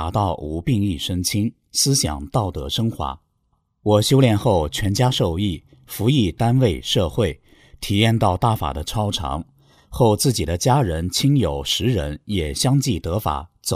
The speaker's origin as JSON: {"language": "Chinese", "region": "Northeast China", "country": "China", "tie": "born or raised there", "said": "我出生在中国南方的一个城市，很小时就过继给姨母家，在东北的一个大城市度过了童年、少年，切身体验了3年大饥荒。"}